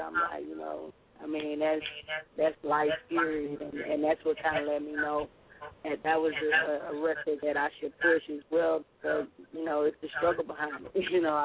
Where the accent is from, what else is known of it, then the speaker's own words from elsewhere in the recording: Lake Charles, Louisiana, United States; I mean, I'm from Lake Charles, Louisiana.